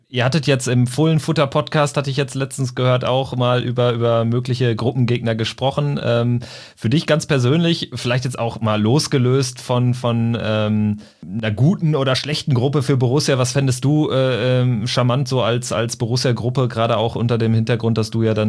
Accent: Lippstadt, North Rhine-Westphalia, Germany; Ich komme so aus der Region Lippstadt 08. Von daher, ja, das ist eher so meine Gegend.

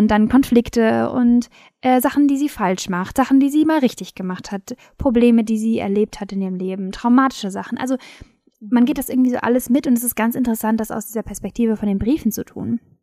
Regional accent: East Germany, Germany; ich bin ja im Osten geboren. auch aufgewachsen im Osten. Und bei uns ist es relativ normal und auch sehr typisch, dass Menschen nackt baden gehen im See.

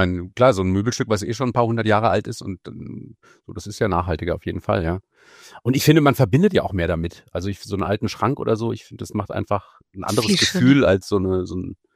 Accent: Freiburg, Baden-Württemberg, Germany; Ich bin zu Hause in meiner Heimatstadt Freiburg, aber halt jetzt hier in einem Hotelzimmer

